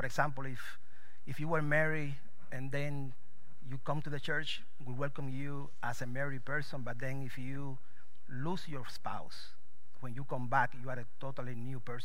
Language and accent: English; Cuba; moved away as an adult; So I came from Cuba in 2001. I came from Cuba with a backpack.